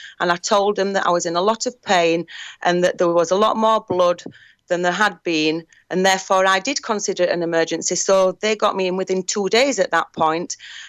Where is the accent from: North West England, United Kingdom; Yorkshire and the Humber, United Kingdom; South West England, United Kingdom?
Yorkshire and the Humber, United Kingdom; Denby Dale; I grew up in Denbighdale, so Barnsley and Huddersfield, they're the surrounding towns where I live.